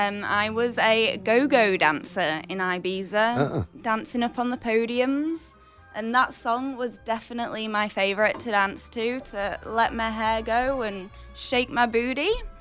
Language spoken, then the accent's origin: English; England, United Kingdom; also born or lived in Australia / Europe; now in United States; I'm originally from England.